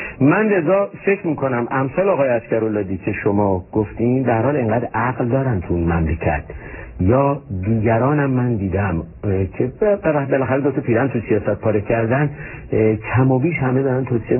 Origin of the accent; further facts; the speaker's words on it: Iran; به عنوان یه ایرانی من خودم میگم آدم خجالت میکشه